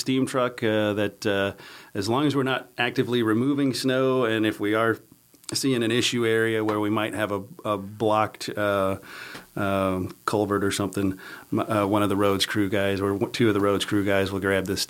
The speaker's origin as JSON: {"language": "English", "region": "Colorado", "country": "United States", "tie": "born or raised there", "said": "Well, that coming and going of the snow actually reminds me a lot of Colorado. I grew up in Colorado."}